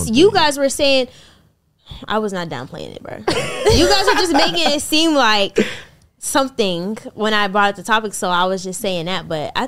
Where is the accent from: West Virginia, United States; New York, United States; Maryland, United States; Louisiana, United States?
Maryland, United States; now in Atlanta, United States; So y'all, I'm from Maryland, but 2022, at the end of 2022, I moved to North Carolina with my grandma. And then in 2023, I moved to Atlanta by myself.